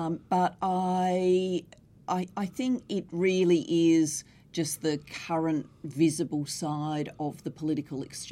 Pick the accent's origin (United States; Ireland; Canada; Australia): Australia; South Australia; I'm running a royal commission in my home state of South Australia at the moment